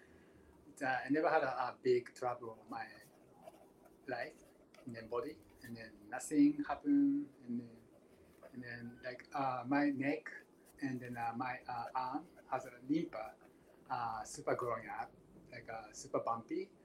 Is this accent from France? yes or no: no; Miyazaki, Japan; English is a second language; also born or lived in Tokyo; now in New York, United States; I came from Japan. And I was born in South Japan, Miyazaki Prefecture. And then when I moved to Tokyo, and then I'm moving to New York right now. And then I'm a Christian. And then I'm 55 years old.